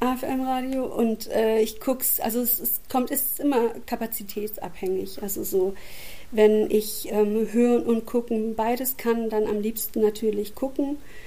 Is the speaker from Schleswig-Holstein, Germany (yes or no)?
no; Baden-Württemberg, Germany; now in Hamburg, Germany; Also ich bin auch keine gebürtige Hamburgerin, ich komme aus der Nähe von Stuttgart